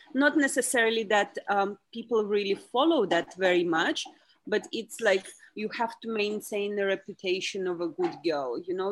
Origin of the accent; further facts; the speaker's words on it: Latvia; born there; English is a second language; I come from Russian background. I was born in Latvia in Russian family.